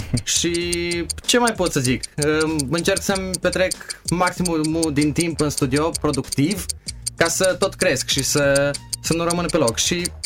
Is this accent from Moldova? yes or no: yes; Chișinău, Moldova; am 18 ani recent împliniți, sunt din Chișinău. Vin dintr-o familie de muzicieni